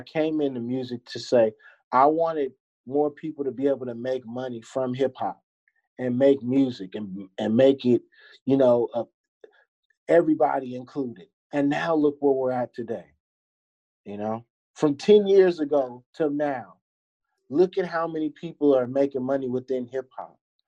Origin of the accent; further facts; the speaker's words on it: Berkeley, California, United States; I mean, I grew up in Berkeley, low income housing.